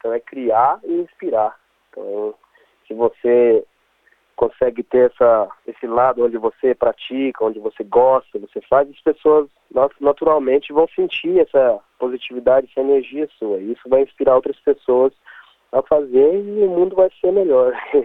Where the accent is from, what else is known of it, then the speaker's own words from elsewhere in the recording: Brazil; Mas eu sou brasileiro com orgulho e vou sempre representar a minha cultura da melhor forma.